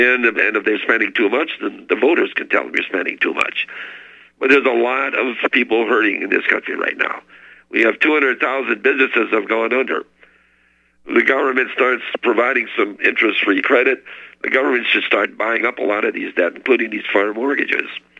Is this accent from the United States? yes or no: yes; Menominee County, Michigan, United States; also born or lived in Flint, Michigan; I was born in Flint, Michigan, and I was raised in Upper Michigan in Menominee County. Oh, just west of a little town called Kearney in Natal, Michigan.